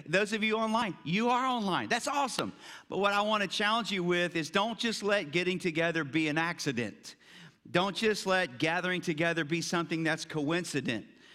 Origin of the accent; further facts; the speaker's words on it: Buda, Texas, United States; We grew up in the Buda area, and our church was on 51st Street on the other side of downtown.